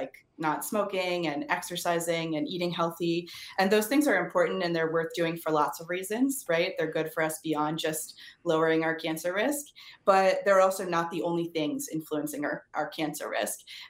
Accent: Pennsylvania, United States; My sister and I grew up in Pennsylvania.

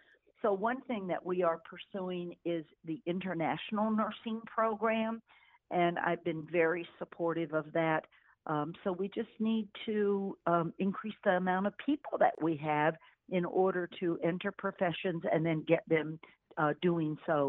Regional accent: Virginia, United States; also born or lived in Lancaster County, Pennsylvania; I grew up in Virginia, born in Lancaster County, Pennsylvania, and we moved quite a bit while Ed was pursuing his career in cardiothoracic surgery.

